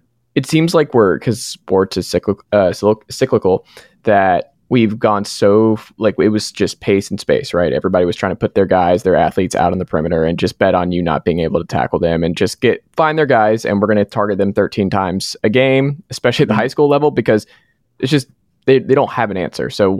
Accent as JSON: {"language": "English", "town": "Atlanta", "region": "Georgia", "country": "United States", "said": "I'm a Falcons guy. I'm from Atlanta originally."}